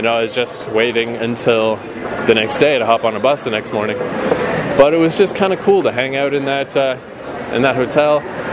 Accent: Fredericton, New Brunswick, Canada; there's no bus that goes straight through from my hometown of Fredericton all the way to New York.

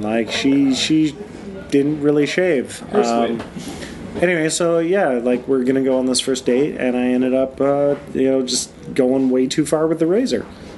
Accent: Alberta, Canada; I'm from Alberta

